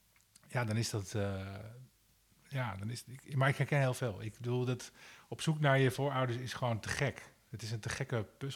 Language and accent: Dutch; Netherlands; ik als Nederlander dacht dus als ik in de Verenigde Staten ben...